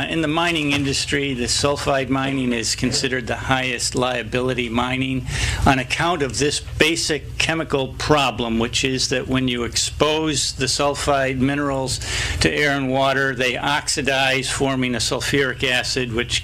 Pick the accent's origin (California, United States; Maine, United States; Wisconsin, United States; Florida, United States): Maine, United States; Brooksville; One, the Callahan Mine in my hometown of Brooksville, is an open pit mine.